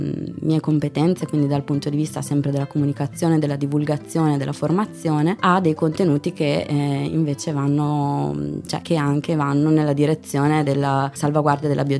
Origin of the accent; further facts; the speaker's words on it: Bologna, Emilia-Romagna, Italy; now in Verona, Italy; vivo a Verona da circa 15 anni, sono originaria di Bologna.